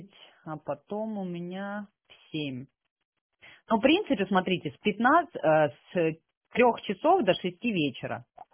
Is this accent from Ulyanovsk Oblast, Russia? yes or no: no; Sochi, Krasnodar Krai, Russia; now in Krasnodar, Russia; я вообще сама родом из Сочи. У меня родители в Сочи живут. Вот я 15 лет живу в Краснодаре